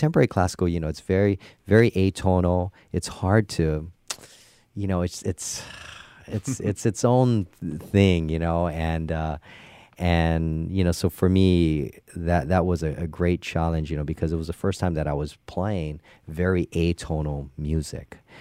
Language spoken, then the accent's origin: English; Hawaii, United States; just it's something that like we, you know, I grew up doing in Hawaii.